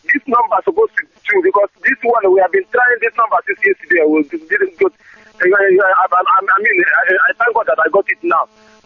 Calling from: Port Harcourt, Rivers, Nigeria; I'm calling from River State, Port Harcourt.

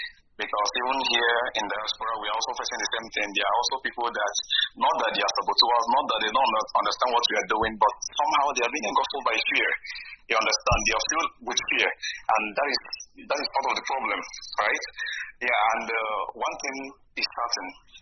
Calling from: Greater Noida, Uttar Pradesh, India; I'm calling from Greater Noida, India, this afternoon.

